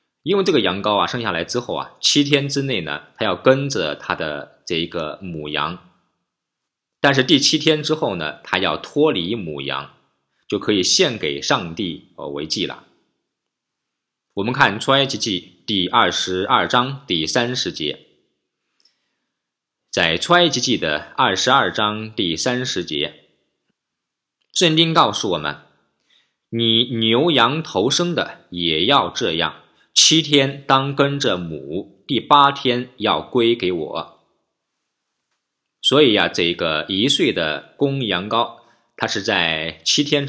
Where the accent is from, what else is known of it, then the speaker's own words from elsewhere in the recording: China; 因为我们中国人流传啊